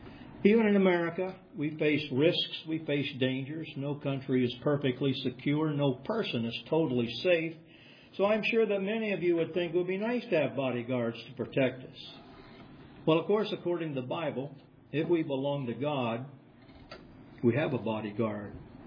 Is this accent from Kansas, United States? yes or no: yes; Kansas, United States; and you know, many of you know I grew up in Kansas, so this is not unusual for my memory